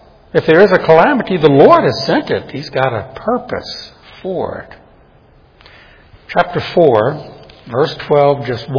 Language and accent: English; New Orleans, Louisiana, United States; I've told you when I was a boy, growing up in New Orleans, we'd often take little weekend trips to Mississippi or Alabama.